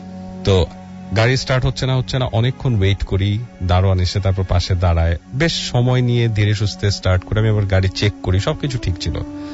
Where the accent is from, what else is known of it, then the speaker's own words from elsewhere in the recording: Daulatpur, Chittagong Division, Bangladesh; গ্রামের বাড়ি, আমার নানা বাড়ি কুমিল্লা দৌলতপুর থানা, তার পাশেই হচ্ছে চাপাপুর গ্রাম। আমাদের গ্রামটা হচ্ছে দৌলতপুর গ্রাম।